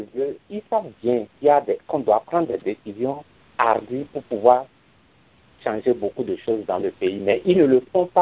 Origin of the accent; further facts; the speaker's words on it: Cotonou, Littoral, Benin; nous sommes nés au Bénin. On est presque nés, disons, à l'orée des indépendances, si je pourrais le dire. Et on a grandi à Cotonou, on a grandi jusqu'à ce que nous soyons ici dans ce pays.